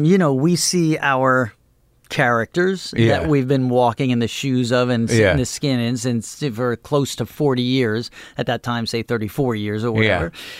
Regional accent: Dix Hills, New York, United States; I grew up in Dix Hills.

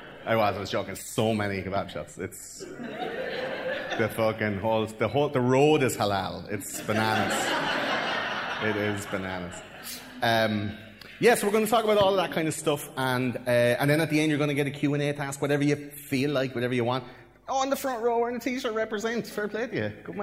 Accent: Ireland; Do you know that I I'm from Ireland, right?

